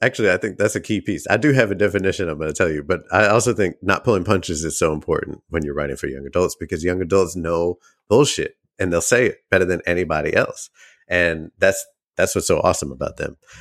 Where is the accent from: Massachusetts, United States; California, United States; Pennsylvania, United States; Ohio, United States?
Massachusetts, United States; Boston; now in New Orleans, United States; No, I grew up in Boston. Randomly.